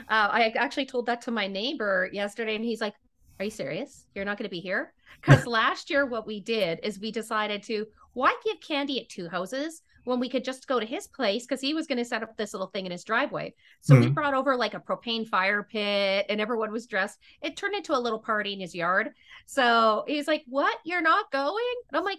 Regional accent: Western Canada, Canada; I grew up in Western Canada. So according to my husband, my French is more Parisian, he calls it. Well, it's more formal.

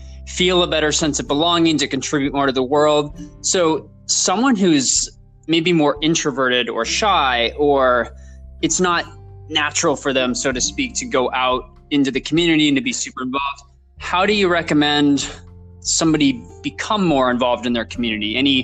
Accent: Salt Lake City, Utah, United States; I grew up in Salt Lake City, Utah, and, it's very heavily populated, obviously.

